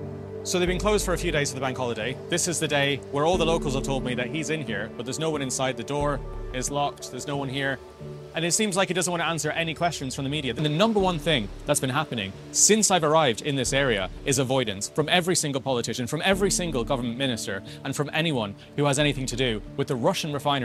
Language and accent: English; Ireland; I'm an Irish reporter here just covering what's happening at Ohanish.